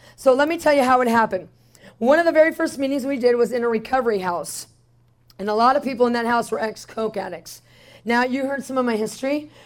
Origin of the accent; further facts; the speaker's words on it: Phoenix, Arizona, United States; Now, here I am from Phoenix, and 70 degrees is cold to me.